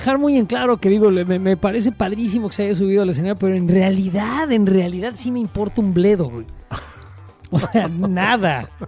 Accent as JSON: {"language": "Spanish", "region": "Mexico City", "country": "Mexico", "said": "Sí, yo soy del DF"}